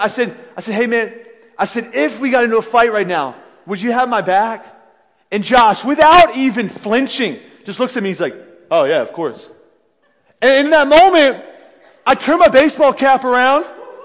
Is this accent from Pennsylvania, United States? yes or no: yes; Philadelphia, Pennsylvania, United States; I grew up in Philadelphia. Now we live about 50 miles south of Cleveland, so there's Indians fans everywhere.